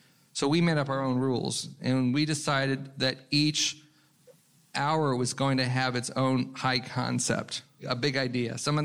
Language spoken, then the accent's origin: English; Los Angeles, California, United States; Believe it or not, I grew up in Brentwood. So I saw him a couple times when I was a kid